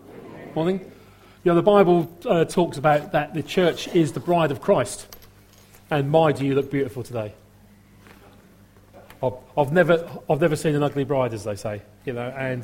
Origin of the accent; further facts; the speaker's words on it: East of England, United Kingdom; accent: Norfolk; now in Kent, United Kingdom; there's a little bit of Norfolk come through there. Absolutely beautiful. You know, because I grew up in Norfolk and I moved to Kent. Funnily enough, whenever I speak sometimes, people say, there's something of an accent in there.